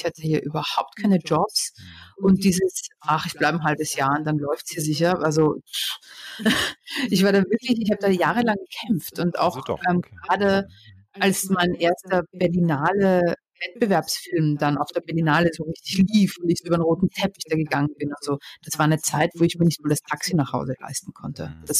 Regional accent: Austria; also born or lived in England; ich war Österreicherin

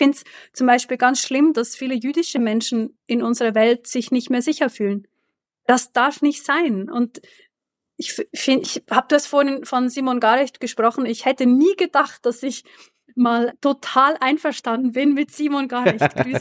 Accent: Switzerland; Ich bin aus der Schweiz, ich bin ein bisschen weniger in der deutschen Politik beheimatet

